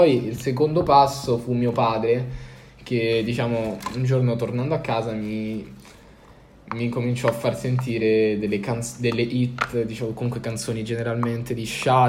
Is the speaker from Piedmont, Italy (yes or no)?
no; Rome, Lazio, Italy; io vabbè, sono nato, cresciuto a Roma, ovviamente in zona nord, diciamo, di Roma, nella zona un po' nord-ovest